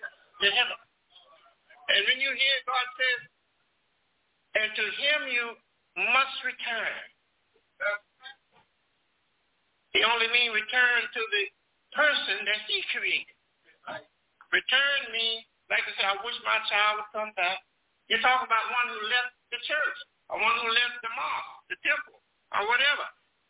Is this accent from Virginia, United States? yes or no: no; Detroit, Michigan, United States; Yes, I was born in Detroit, and Detroit is my home. And my father was redeemed in Detroit.